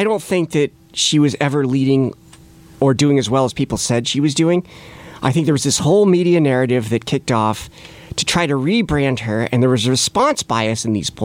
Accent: State College, Pennsylvania, United States; But yeah, I'm from State College, Pennsylvania.

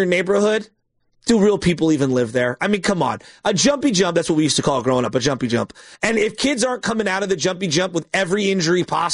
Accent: San Francisco, California, United States; Bro, I grew up in the Excelsior, dude, right off of Mission Street.

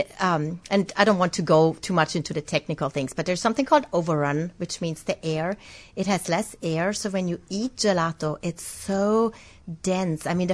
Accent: Italy; English is a second language; now in Lafayette, United States; I'm from Italy originally, but I have my own shop in Lafayette, Louisiana.

